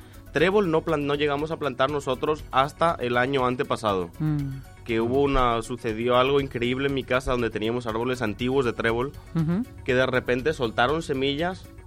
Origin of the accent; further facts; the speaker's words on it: Paraguay; moved away as an adult; Nosotros, o sea, todos los hijos que nacimos acá en Paraguay, al terminar el colegio fuimos a estudiar fuera.